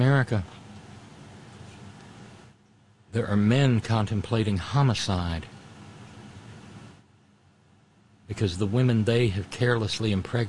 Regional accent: United States; Dobbs matters to me because I'm an American who cherishes freedom.

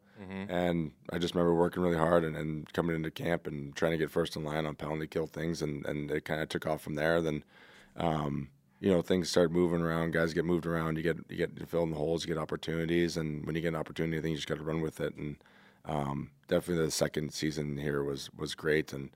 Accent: Ontario, Canada; growing up in Northern Ontario, we see a lot of them

